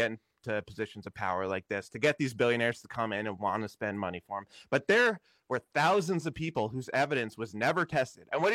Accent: Washington, District of Columbia, United States; And I can say that because I'm from Washington DC, and you can see those people.

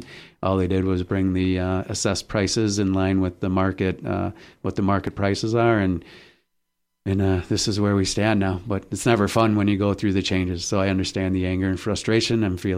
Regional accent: New Berlin, Wisconsin, United States; So I grew up in New Berlin, which is just a small city like

